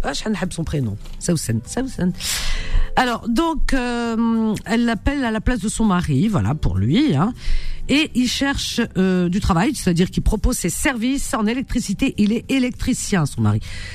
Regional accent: Algeria; Je peux le dire, je suis native d'Algérie.

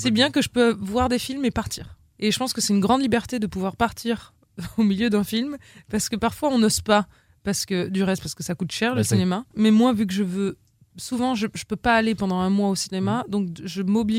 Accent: Nice, Provence-Alpes-Côte d'Azur, France; now in Paris, France; Je suis niçoise et quand j'ai déménagé à Paris

